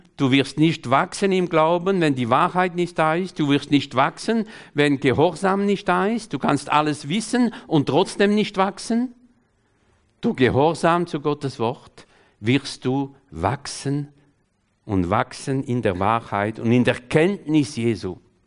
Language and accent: German; France; dass ich nicht als Franzose denke, wie die Philosophen in Frankreich